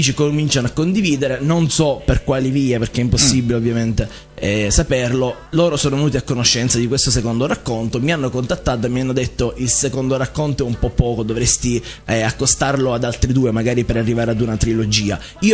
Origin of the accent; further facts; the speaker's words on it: Sciacca, Sicily, Italy; Sì, sono di Sciacca.